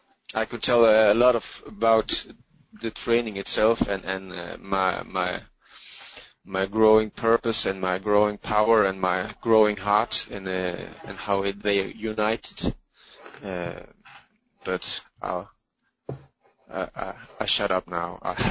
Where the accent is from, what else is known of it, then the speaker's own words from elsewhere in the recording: Norway; now in Denmark; I'm also from Norway, but I live in Denmark. I'm 52 years old